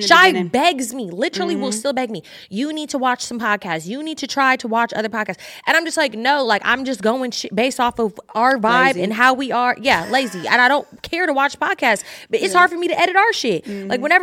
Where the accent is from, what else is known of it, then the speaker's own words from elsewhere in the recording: California, United States; So obviously y'all know I'm from the Bay Area.